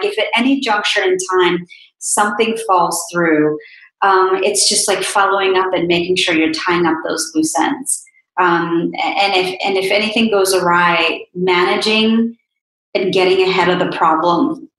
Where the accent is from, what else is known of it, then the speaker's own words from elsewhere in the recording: India; I am Indian. I am an Indian woman. I am an Indian woman journalist. I am an Indian woman journalist with a platform now trying to support other Indian women professionals.